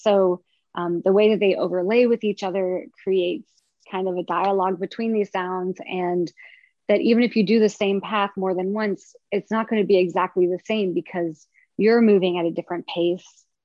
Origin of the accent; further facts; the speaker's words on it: Oak Ridge, Tennessee, United States; I grew up in Oak Ridge, which is outside of Knoxville.